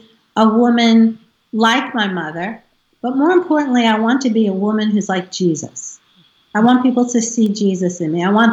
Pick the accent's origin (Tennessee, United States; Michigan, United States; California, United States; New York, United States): New York, United States; Staten Island; Okay, so we grew up on Staten Island. It's New York City, and it's an island.